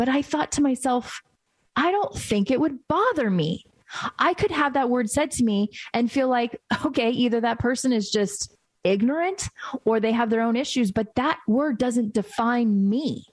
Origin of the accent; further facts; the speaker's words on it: United States; born there; I am an American, right? Born in America, but I have ancestors and family members that were born and raised in another country.